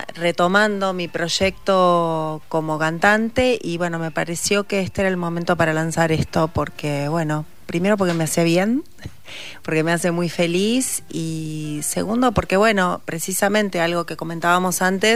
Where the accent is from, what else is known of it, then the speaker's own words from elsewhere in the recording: Rosario, Santa Fe, Argentina; moved away; also born or lived in Guayaquil; Yo soy rosarina y bueno, a raíz de esa propuesta que le hicieron a mi mamá, fuimos toda la familia para allá.